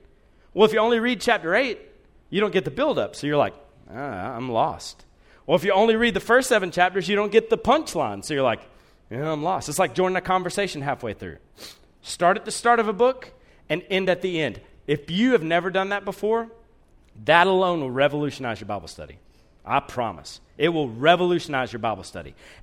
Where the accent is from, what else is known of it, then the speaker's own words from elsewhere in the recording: Columbus, Georgia, United States; I grew up in Columbus, Georgia. We did not rake leaves. There were no leaves. It was all pine straw.